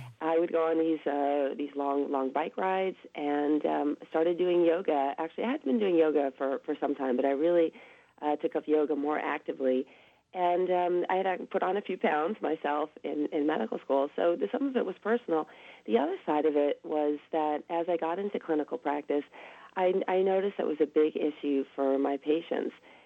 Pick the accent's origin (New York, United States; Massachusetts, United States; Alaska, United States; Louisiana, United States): Massachusetts, United States; Boston; now in California, United States; I'm originally from Boston.